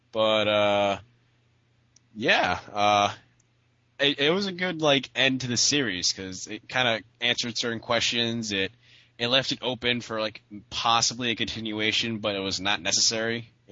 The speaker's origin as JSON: {"language": "English", "town": "Brooklyn", "region": "New York", "country": "United States", "tie": "born or raised there", "said": "So I loved Hey Arnold, because like, I grew up in Brooklyn."}